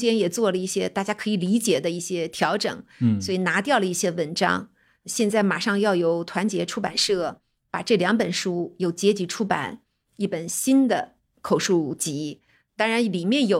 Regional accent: Dalian, Liaoning, China; 可能因为本身我就是东北人，因为他就讲到从东北一点点流亡嘛，特别是辽宁，

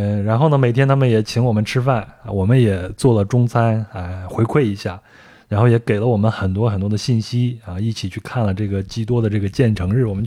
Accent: Henan, China; 我做的是河南的，我的家乡菜是拌面

